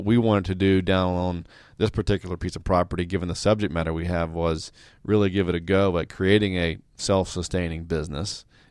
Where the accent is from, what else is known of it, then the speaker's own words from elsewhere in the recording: Atlanta, Georgia, United States; You know, when I tell people I'm born and raised in Atlanta, they kind of look at me funny like they've never seen